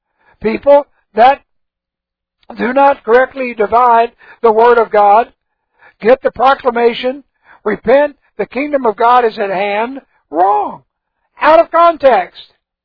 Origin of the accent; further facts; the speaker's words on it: California, United States; born there; First birth, I was born in California.